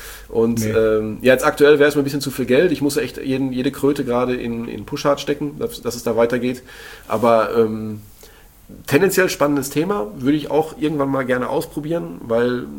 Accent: Lünen, North Rhine-Westphalia, Germany; now in Bamberg, Germany; Jetzt wohne ich in Bamberg, aber als ich dann, meine Geburtsstadt ist Lünen

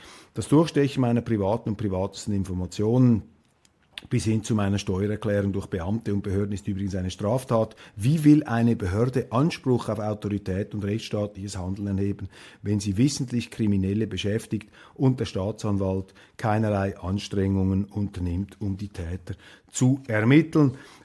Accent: Switzerland; jetzt als Schweizer, kann man hier nur die Stirn runzeln.

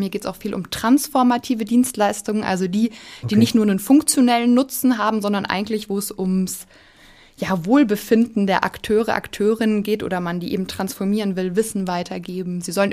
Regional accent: Southern Germany, Germany; Ich auch, komme auch aus Süddeutschland.

